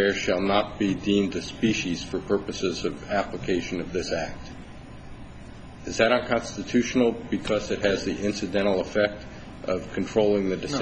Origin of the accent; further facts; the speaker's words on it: Alaska, United States; I'm from Alaska